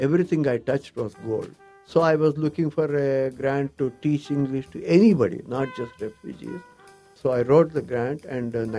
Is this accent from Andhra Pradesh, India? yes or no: yes; Anantapur, Andhra Pradesh, India; moved away as an adult; now in United States; I was born in India. My father was in the government service. He was a director of an oil technological research institute in a town called Anantapur. So we were there for 13 years or 14 years, I guess.